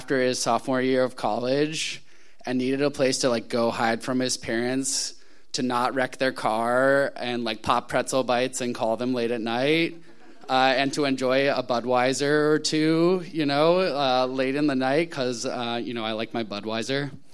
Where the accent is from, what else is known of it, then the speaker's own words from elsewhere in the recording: Charleston, United States; I grew up in Charleston.